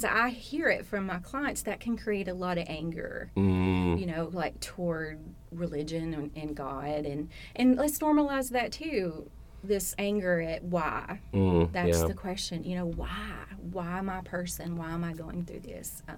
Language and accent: English; Jonesboro, Arkansas, United States; So I'm from the Jonesboro area.